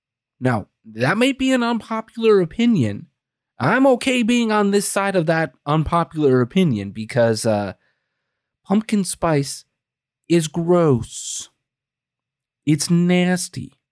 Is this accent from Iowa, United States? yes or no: no; Green Bay, Wisconsin, United States; I was born and raised in Green Bay.